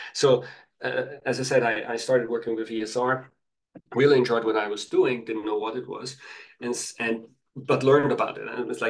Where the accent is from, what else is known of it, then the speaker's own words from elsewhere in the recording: Vienna, Austria; I'm from Vienna, Austria. So Vienna is one of the leading meetings destinations. There's always something going on in Vienna.